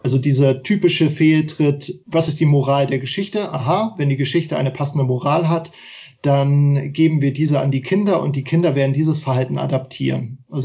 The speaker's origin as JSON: {"language": "German", "region": "West Germany", "country": "Germany", "said": "Ich bin Wessi, der gerne Ost-TV gesehen hat."}